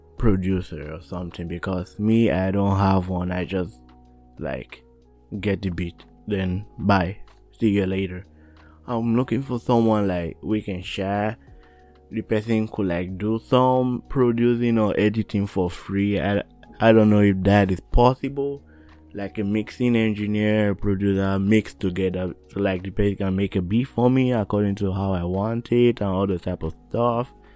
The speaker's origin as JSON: {"language": "English", "town": "Scarborough", "region": "Ontario", "country": "Canada", "lives_now": "North York, Canada", "said": "I moved all the way from Scarborough to North York. And I didn't know anybody."}